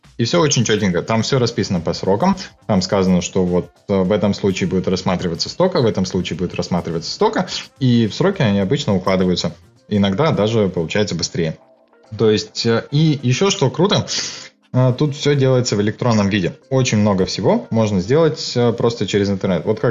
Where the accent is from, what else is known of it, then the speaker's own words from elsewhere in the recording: Russia; now in Estonia; Я, как приехавший из России, могу сказать, что бюрократии тут нет.